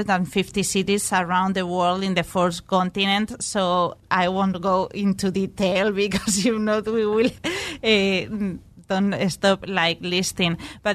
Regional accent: Spain; I'm from Spain

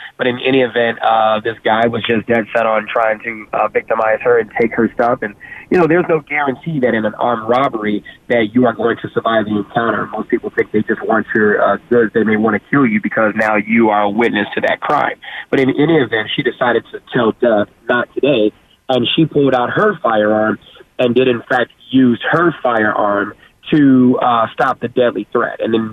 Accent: Chicago, Illinois, United States; myself being a former crime victim, you know, born and raised in Chicago, things like

